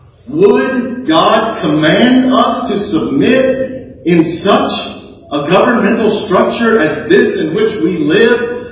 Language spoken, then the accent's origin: English; Texas, United States; we can understand that because we're American, right? We're even Texans. We don't have a king.